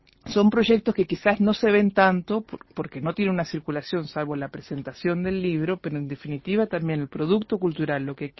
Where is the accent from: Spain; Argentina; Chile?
Chile; now in Uruguay; Soy chilena.